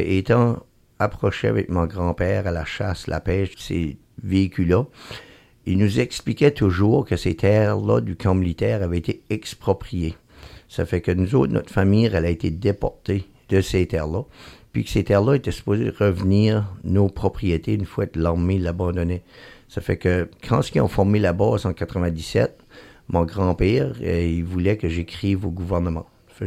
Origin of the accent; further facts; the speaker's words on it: Pont-la-France, New Brunswick, Canada; Moi, je suis du nord de la province nord-est, dans la région de Tracadie. J'ai grandi à Pont-la-France. La région où j'ai grandi, c'était une zone militaire. Par toute mon enfance, j'ai grandi à côté d'une base aérienne militaire.